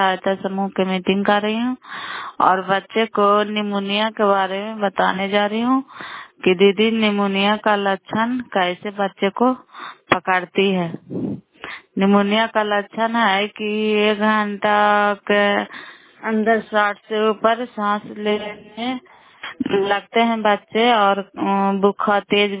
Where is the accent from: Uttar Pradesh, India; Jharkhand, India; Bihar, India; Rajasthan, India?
Bihar, India; Bairiganj; नालंदा जिला कराय ब्लॉक मकरौता पंचायत ग्राम बैरीगंज की निवासी हूँ।